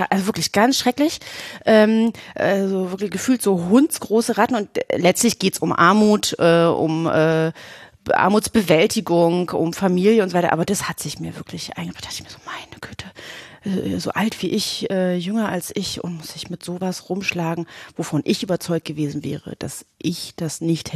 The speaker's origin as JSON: {"language": "German", "region": "East Germany", "country": "Germany", "said": "ich bin aus dem Osten."}